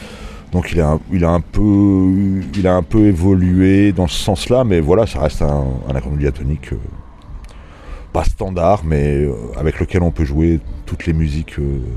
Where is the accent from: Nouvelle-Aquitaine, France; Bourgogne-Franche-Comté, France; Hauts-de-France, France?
Bourgogne-Franche-Comté, France; now in Grenoble, France; j'habite entre Lyon et Grenoble. J'ai déménagé à Grenoble dans les années 90, mais je viens du Morvan, donc en Bourgogne, une région voilà, où il y a une culture populaire encore très vivante.